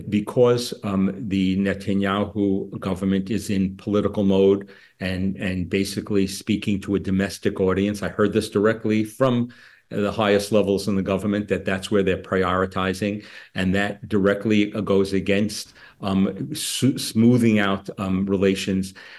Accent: United States; So I'm an American who speaks to the Senate primarily for American national security interests

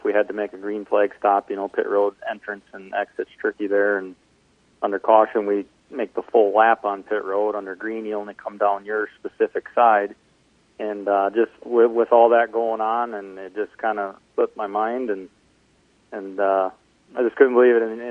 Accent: Wisconsin, United States; Yeah, I'm originally a cheesehead from Wisconsin. I hate to say that tonight because my Packers just got beat bad by the Buccaneers. But I'm originally from Wisconsin, still live in Wisconsin. Grew up running a little bit of go-karts locally here

